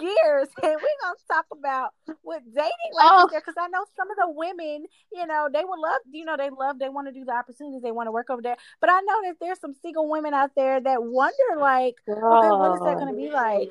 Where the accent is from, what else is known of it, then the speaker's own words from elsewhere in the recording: United States; I definitely still have mine sometimes too. Because I'm still American at the end of the day.